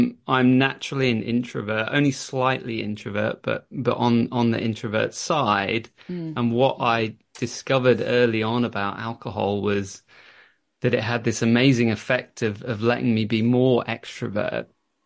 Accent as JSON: {"language": "English", "town": "Bristol", "region": "South West England", "country": "United Kingdom", "tie": "born or raised there", "said": "Growing up in Bristol"}